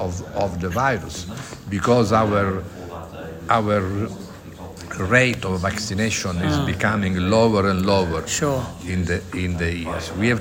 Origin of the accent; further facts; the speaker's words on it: Italy; English is a second language; I am not in the Commonwealth, of course. I come from Italy